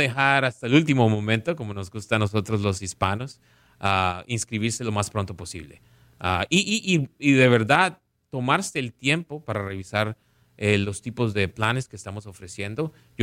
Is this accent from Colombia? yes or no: yes; Caribbean coast, Colombia; yo crecí jugando fútbol en Colombia, en la costa